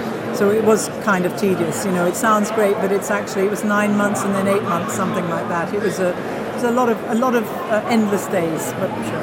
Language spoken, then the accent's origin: English; England, United Kingdom; And I went in, and I'm very English, in Superman I'm wearing a wig.